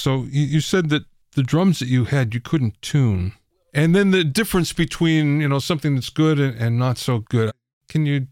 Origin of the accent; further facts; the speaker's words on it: Pennsylvania, United States; I grew up in Pennsylvania, and okay. And I'm Polish, so the thing was you'd play polkas.